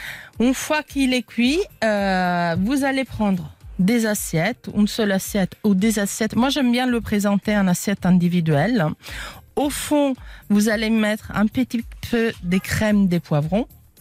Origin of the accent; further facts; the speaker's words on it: Italy; Moi, vous savez, je suis italienne, je mets toujours du basilic